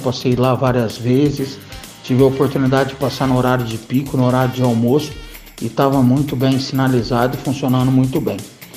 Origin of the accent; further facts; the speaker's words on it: Jaboticabal, São Paulo, Brazil; Eu tenho 38 anos, trabalho na empresa Coplana, moro na zona rural, sou natural aqui de Jaboticabal